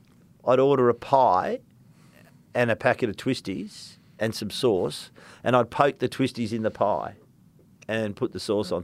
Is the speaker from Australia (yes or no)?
yes; Victoria, Australia; I grew up in Victoria.